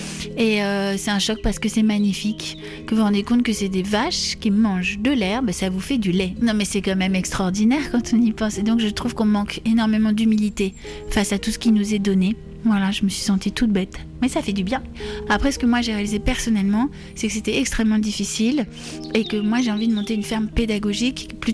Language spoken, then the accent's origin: French; Paris, Île-de-France, France; also born or lived in Bayonne; Je suis née à Bayonne, au Pays Basque, mais j'ai habité depuis l'âge de 3 ans à Paris.